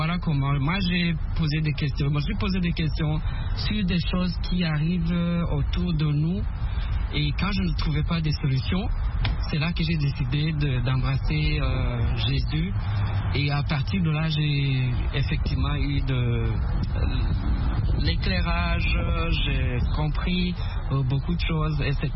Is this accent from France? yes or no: no; Rwanda; Je suis originaire du Rwanda.